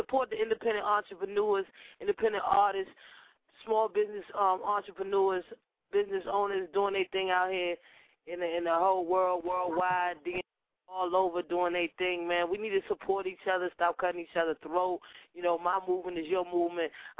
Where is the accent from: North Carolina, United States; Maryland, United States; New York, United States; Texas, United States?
New York, United States; New York City; I'm a New Yorker, so what do you think makes a top elite street team, man?